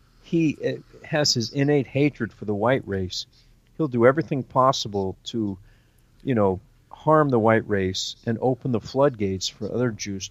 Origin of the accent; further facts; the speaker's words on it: Midwest, United States; I grew up in the Midwest, and my parents had money, and we belonged to a private country club.